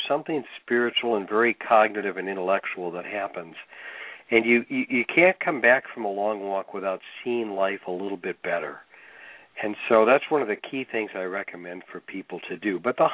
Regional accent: Cleveland, Ohio, United States; I grew up in Cleveland and spent most of my life there.

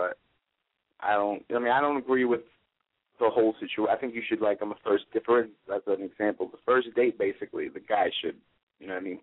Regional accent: East Harlem, New York, United States; Hi, how are you? … I'm from East Harlem.

